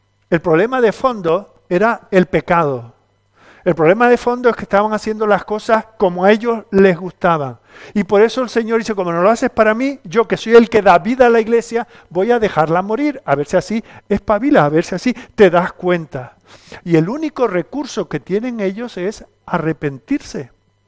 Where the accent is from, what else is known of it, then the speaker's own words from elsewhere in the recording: Canary Islands, Spain; Yo nunca tuve pastor de niño, pero vivía en Canarias, no teníamos pastor, pero venían algunos pastores de la península.